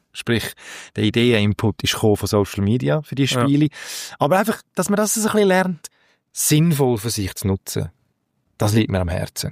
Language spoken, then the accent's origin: German; Switzerland; accent: Swiss German; Ich experimentiere gerne mit Dialekt. Mit unserem Schweizer Dialekt.